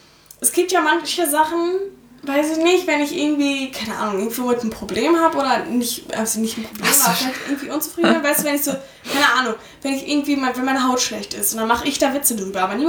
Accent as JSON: {"language": "German", "country": "Germany", "said": "Dann war nur, ich bin Kartoffel, komplett durch und durch."}